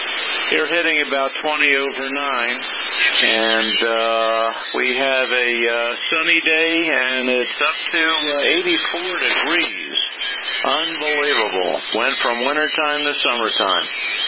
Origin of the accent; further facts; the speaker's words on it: Philadelphia, Pennsylvania, United States; we're originally from Philly. We're about 30 miles northeast of there, near the old Langhorne Motor Speedway